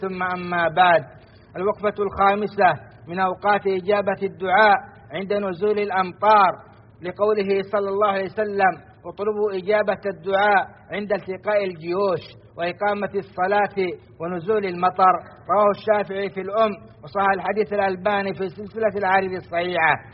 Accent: Saudi Arabia; بلادنا السعودية

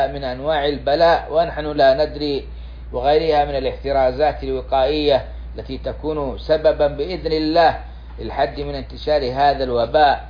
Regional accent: Saudi Arabia; بلادنا السعودية

